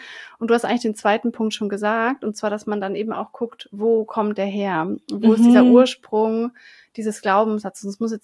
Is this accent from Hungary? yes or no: no; Southern Germany, Germany; ich bin in Süddeutschland auf dem Dorf aufgewachsen